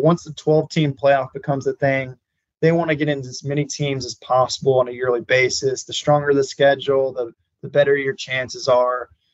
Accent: Texas, United States; Yeah, so I think I mentioned I'm from Texas. I grew up in the Dallas-Fort Worth area. Consider myself a loud and proud Texan. So I don't really have the accent

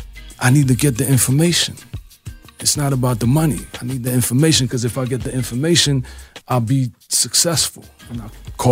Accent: Brooklyn, New York, United States; even though I know them and we're from Brooklyn and we all cool

